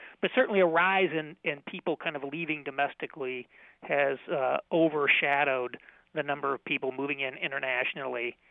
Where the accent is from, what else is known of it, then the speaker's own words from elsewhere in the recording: Indiana, United States; I grew up in Indiana. Most of Indiana is not that dissimilar from downstate Illinois.